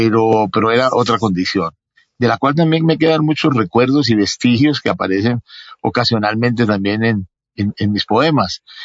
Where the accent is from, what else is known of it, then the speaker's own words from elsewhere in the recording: Medellín, Antioquia, Colombia; also born or lived in Mexico; pero realmente el epicentro de, digamos, de mi infancia, yo lo ubico en esa etapa de Medellín.